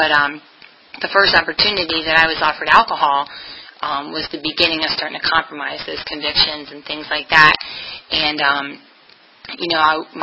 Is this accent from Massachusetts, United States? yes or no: no; Maryland, United States; we grew up in Baltimore County, kind of right outside of the city, pretty small town